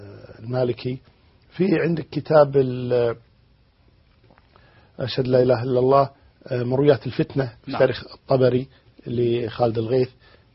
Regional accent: Kuwait; يعني عندنا في الكويت

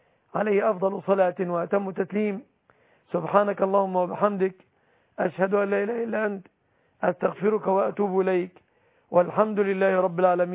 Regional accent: Egypt

